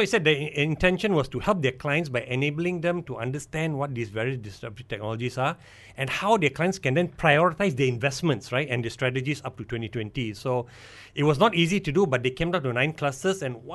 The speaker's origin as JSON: {"language": "English", "country": "Malaysia", "said": "that's really unacceptable to me as a Malaysian."}